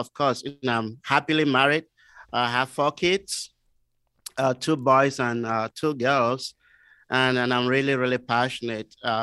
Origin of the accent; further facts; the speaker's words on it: Cameroon; moved away as an adult; also born or lived in Nigeria; I was born and raised in Cameroon, so I moved to Nigeria.